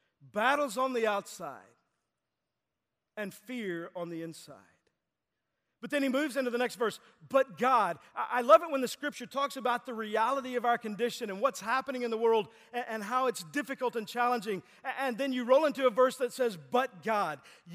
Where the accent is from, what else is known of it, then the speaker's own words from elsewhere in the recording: Texas, United States; I grew up in Texas. That's what we did